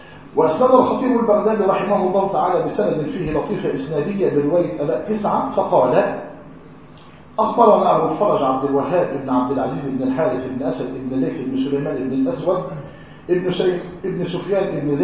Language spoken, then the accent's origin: Arabic; Egypt; من الأشياء العجيبة في المجتمع عندنا في مصر، طبعا احنا كل حي على بعضه، يعني مثلا في قريتي الكل يعرفه